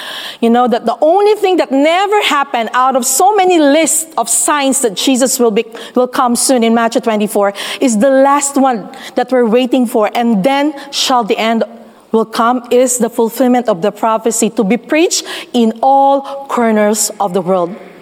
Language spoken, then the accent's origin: English; Philippines; English is a second language; now in Malaysia; in Philippines, which I came from, I'm a Filipino, by the way, there's so much religious freedom.